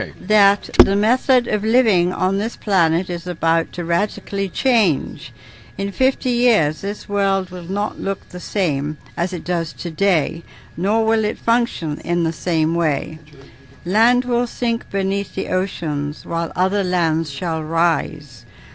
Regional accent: England, United Kingdom; I'm from the United Kingdom, England.

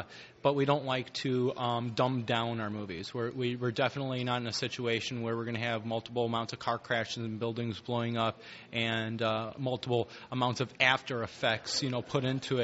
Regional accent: Malibu, California, United States; also born or lived in Chicago, United States; Well, I was born in Chicago. I moved out to California. I was raised in Malibu, California.

